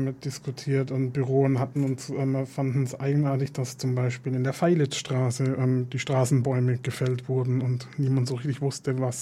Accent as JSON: {"language": "German", "town": "Stuttgart", "region": "Baden-Württemberg", "country": "Germany", "lives_now": "Munich, Germany", "said": "Also wenn ich es jetzt mit Stuttgart vergleiche, wo ich herkomme"}